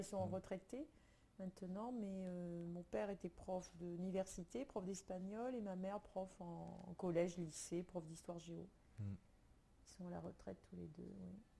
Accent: Bordeaux, Nouvelle-Aquitaine, France; now in Orléans, France; Donc, je suis originaire de Bordeaux

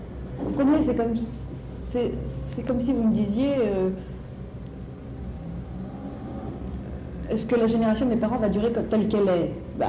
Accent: Corsica, France; born there; En Corse, par exemple, je suis corse de naissance

